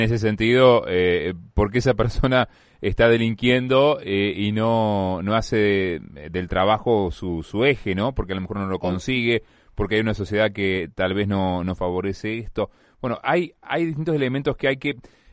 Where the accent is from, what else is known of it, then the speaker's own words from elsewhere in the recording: Argentina; nos representa como argentinos, pero sobre todo como latinoamericanos